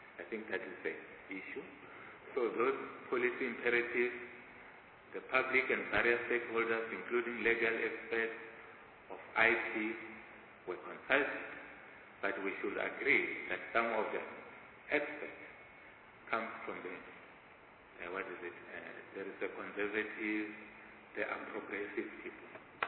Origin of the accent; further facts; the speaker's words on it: Limpopo, South Africa; I come from Limpopo, the farmers where I come from, farmers in fact generally, these are the Afrikaners speaking people